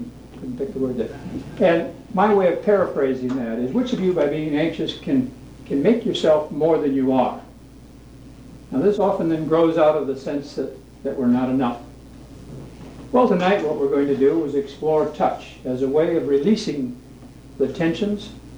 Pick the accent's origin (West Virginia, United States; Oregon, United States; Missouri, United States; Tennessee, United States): Oregon, United States; Portland; from Portland, Oregon, and I work as a counselor.